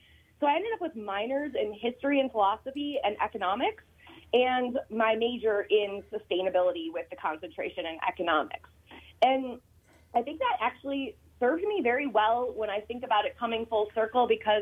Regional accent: Cleveland, Ohio, United States; So I'm born and raised in Cleveland, Ohio, which is very commonly known as a Rust Belt city, very coal and oil centric.

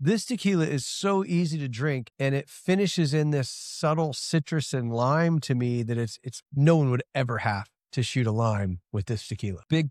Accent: Indiana, United States; so you'll be able to find this tequila in my home state of Indiana.

